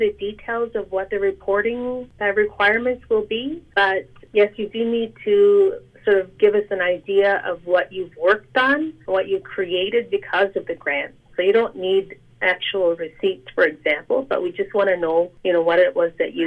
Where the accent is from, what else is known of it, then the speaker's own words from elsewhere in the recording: Rigolet, Newfoundland and Labrador, Canada; also born or lived in Ottawa; now in North West River, Canada; I'm originally from Rigolet, but I lived in Ottawa for many years, but I'm back in Northwest River now.